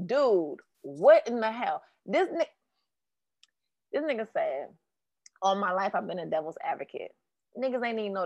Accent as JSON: {"language": "English", "town": "Washington", "region": "District of Columbia", "country": "United States", "tie": "born or raised there", "said": "Like I'm so far from street, but because I grew up in Washington D.C., like I know specifically."}